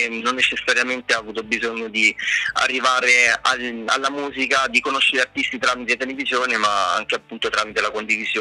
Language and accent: Italian; Lazio, Italy; Io non sono di Roma, io prima abitavo in un piccolo paese di provincia, sempre nel Lazio, però dove non c'era praticamente niente